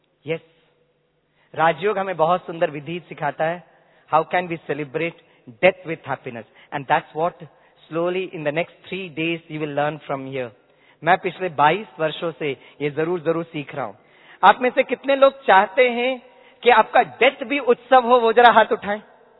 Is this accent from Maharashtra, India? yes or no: yes; Mumbai, Maharashtra, India; हम मुंबई से आए हुए हैं, मुंबई के लोगों का एक संस्कार है रिटर्न टिकट बुक करने का